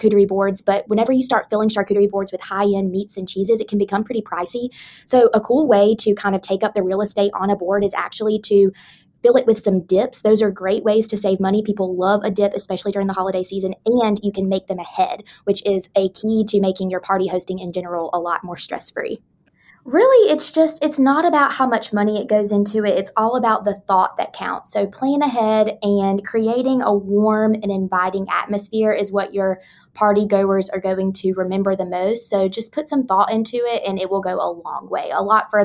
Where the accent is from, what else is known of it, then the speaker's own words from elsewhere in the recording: the South, United States; And I am a Southerner, and Southerners, we know a thing or two about feeding a crowd